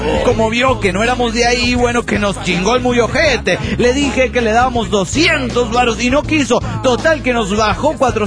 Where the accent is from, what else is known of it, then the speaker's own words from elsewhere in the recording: Mexico; Y yo como buen mexicano le respondo